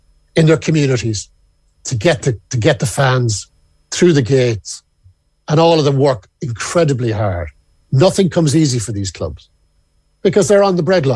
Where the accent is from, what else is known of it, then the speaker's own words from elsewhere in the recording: Ireland; I speak as an Irishman